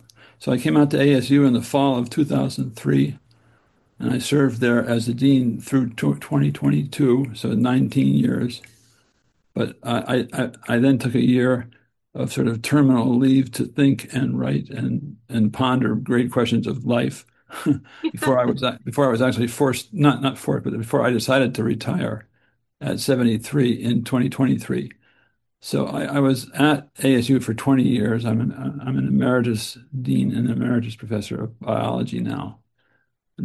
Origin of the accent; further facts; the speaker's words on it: Princeton, New Jersey, United States; I grew up in Princeton, New Jersey, the son of a professor at Princeton